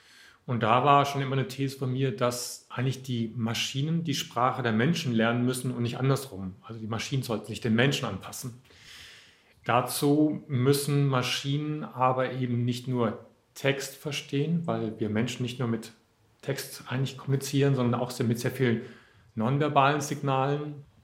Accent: Munich, Bavaria, Germany; Ich komme aus München.

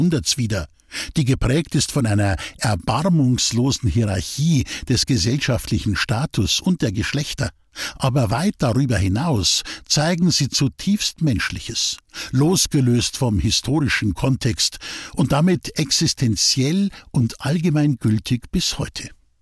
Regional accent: Bavaria, Germany; accent: Bavarian; weil unser bayerischer Dialekt angeblich zu stark und unverständlich sei

